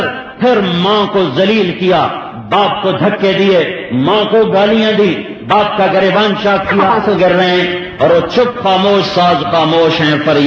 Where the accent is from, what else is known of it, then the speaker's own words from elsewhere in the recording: Talamba, Punjab, Pakistan; میں نے کہا جی تلمبے جا رہا ہوں. کہا رہے تجھے پتہ بھی ہے تلمبا کدھر ہے؟ میں کہا بابا جی میرا اپنا گاؤں ادھر ہے